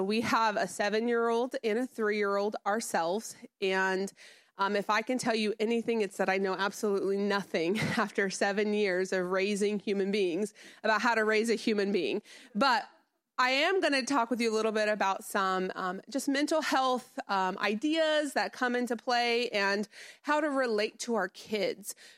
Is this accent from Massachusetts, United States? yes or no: no; Springfield, Missouri, United States; I actually was raised in Missouri. I come from the Springfield area.